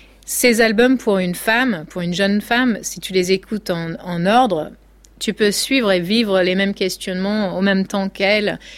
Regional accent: California, United States; il y a des morceaux que j'ai écrits dans le nord de la Californie, là d'où je viens

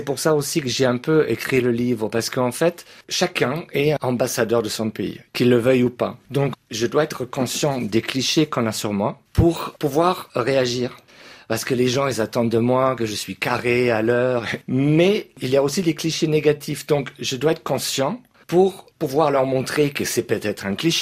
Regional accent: Germany; accent: German; French is a second language; L'ophtalmo me regarde, elle a entendu mon accent, elle me dit « Ah, vous êtes allemand ?» Oui, oui, oui.

